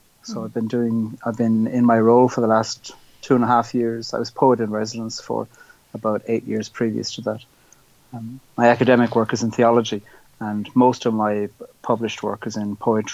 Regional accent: Cork, Munster, Ireland; now in Belfast, United Kingdom; I'm from Cork and I live in Belfast in the north of Ireland.

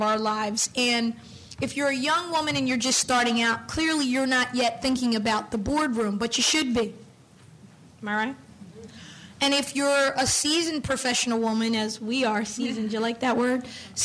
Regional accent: Washington, District of Columbia, United States; I hail from the Washington, D.C. area.

